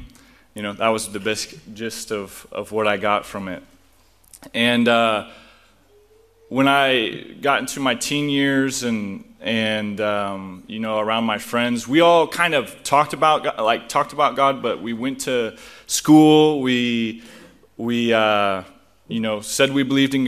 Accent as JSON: {"language": "English", "town": "Centralia", "region": "Kansas", "country": "United States", "tie": "born or raised there", "said": "For you guys that don't know me, I grew up around here in Centralia, Kansas."}